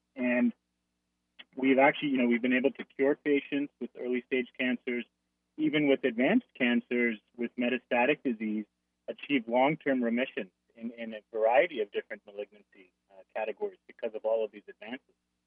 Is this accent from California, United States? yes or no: yes; California, United States; I grew up in Southern California and a big fan of all things Southern California.